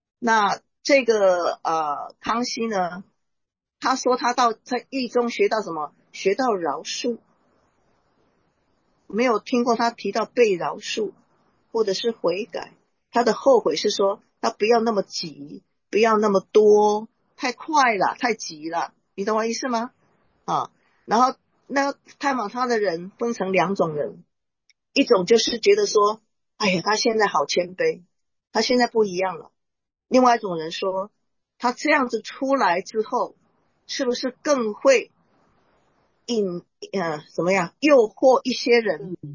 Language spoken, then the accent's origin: Chinese; Taiwan; born there; 特别是台湾，我要这样讲，好，对不起嘛，那是我的出生的地方哈